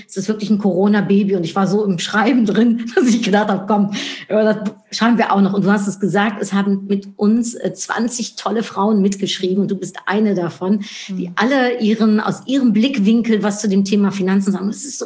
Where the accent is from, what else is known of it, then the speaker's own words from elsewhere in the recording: Netherlands; German is a second language; Ich bin in den Niederlanden aufgewachsen und habe viel in den Niederlanden auch gewohnt und gearbeitet.